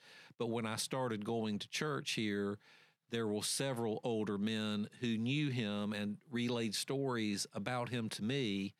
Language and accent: English; North Carolina, United States; I don't, even though I live in Poplar Branch, I'm from Currituck.